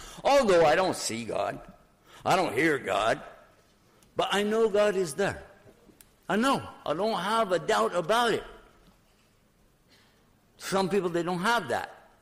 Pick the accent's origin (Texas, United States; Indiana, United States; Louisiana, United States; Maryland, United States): Texas, United States; I'm from Texas.